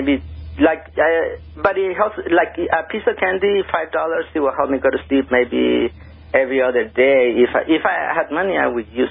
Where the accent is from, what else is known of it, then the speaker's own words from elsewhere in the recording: Mexico; also born or lived in United States; when I grew up in Mexico and the U.S.